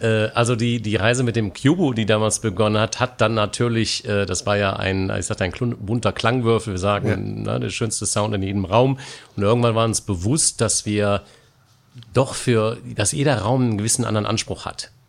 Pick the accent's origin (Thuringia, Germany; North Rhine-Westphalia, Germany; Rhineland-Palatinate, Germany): North Rhine-Westphalia, Germany; Ich komme ja da aus dem Rheinland, Nähe Düsseldorf.